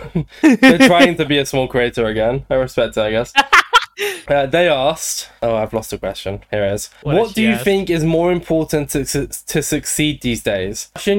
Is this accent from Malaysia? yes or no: no; England, United Kingdom; I'm English.